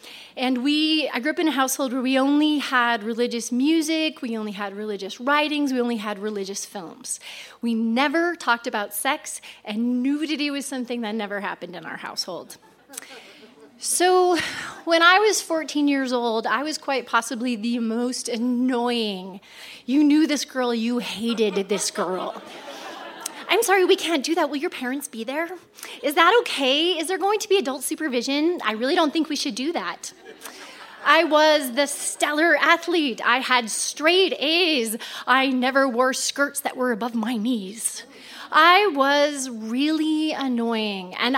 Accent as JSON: {"language": "English", "town": "Whitefish", "region": "Montana", "country": "United States", "tie": "born or raised there", "said": "So when I was 14 years old, I grew up in Whitefish, Montana. And one side of the family was fourth generation from there, and the other side of the family is Blackfeet Indian, and they've been there since the land's been there."}